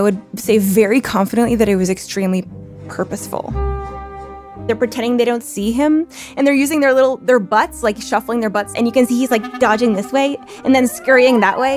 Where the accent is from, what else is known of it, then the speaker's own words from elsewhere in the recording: Canada; now in United States; I am Canadian.